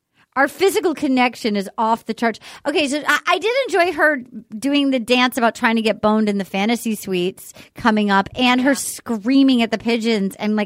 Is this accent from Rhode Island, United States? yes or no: yes; Little Compton, Rhode Island, United States; 2 weeks ago, they were in my hometown, and they didn't put a chyron.